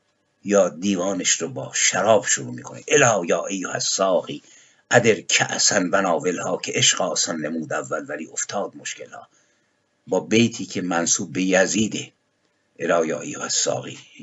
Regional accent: Iran; به عنوان یک ایرانی در مجلس ملی آینده

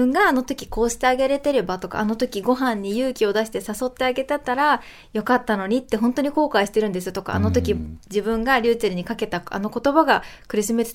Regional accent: Osaka, Japan; moved away as an adult; now in Tokyo, Japan; 本当、私大阪出身なんですけど、もう大阪では見たことのない

